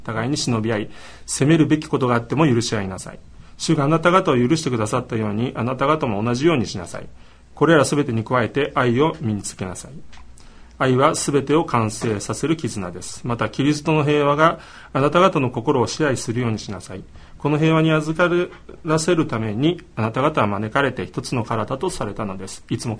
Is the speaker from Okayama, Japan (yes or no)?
no; Hiroshima, Japan; でも広島県で生まれ育ったというだけで、毎年8月6日っていうのは夏休みの真っただ中なのに